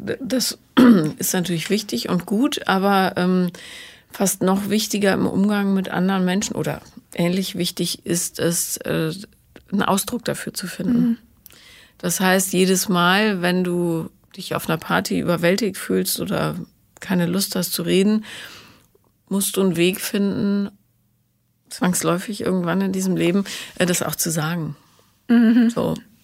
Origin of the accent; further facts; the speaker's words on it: Bonn, North Rhine-Westphalia, Germany; weil ich bin ja in Bonn aufgewachsen